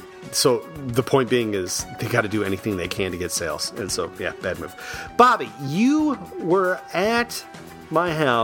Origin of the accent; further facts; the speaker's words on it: Iowa-Minnesota border, United States; I grew up on the Iowa-Minnesota border, and it gets cold. It gets tons of snow every year.